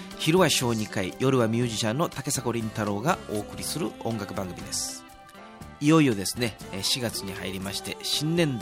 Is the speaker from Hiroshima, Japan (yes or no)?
no; Himeji, Hyogo, Japan; 姫路という場所はですね、その私の出身地であり、精神的なルーツでもございますから、非常に思い入れの深いところでもありまして